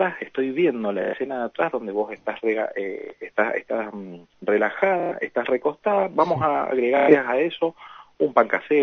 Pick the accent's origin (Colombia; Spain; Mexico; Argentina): Argentina; Mendoza; Mendocino, sí, soy mendocino.